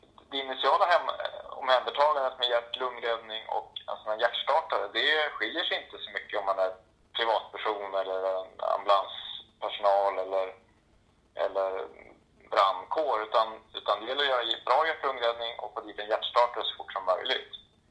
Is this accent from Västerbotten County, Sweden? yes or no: yes; Umeå, Västerbotten County, Sweden; now in Tyresö, Sweden; Jag kommer ursprungligen från Umeå och hittade hit på grund av att det är så extremt mycket fin natur, skärgård och skog och allt möjligt.